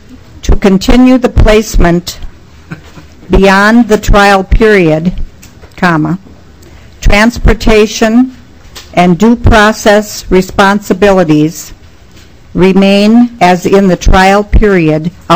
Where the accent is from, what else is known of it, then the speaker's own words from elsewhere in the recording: Faribault, Minnesota, United States; the Minnesota State Academies for the Deaf and Blind Schools in my hometown of Faribault